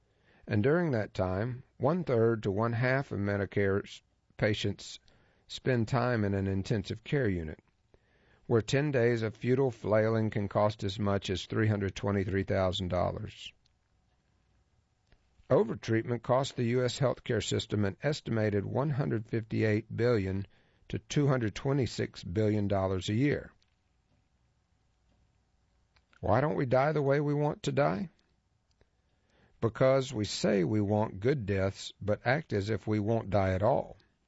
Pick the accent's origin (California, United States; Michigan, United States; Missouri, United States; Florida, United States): California, United States; In California, my home state